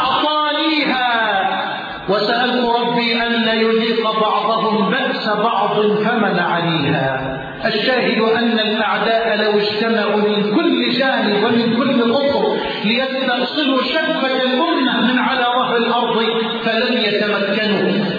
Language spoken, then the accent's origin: Arabic; Egypt; اللهم اجعل بلدنا مصر واحة للأمن والأمان،